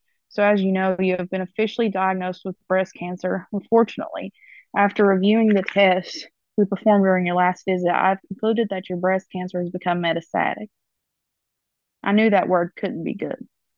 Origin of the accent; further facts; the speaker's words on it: Kentucky, United States; Growing up in Kentucky, we have seen cancer all our lives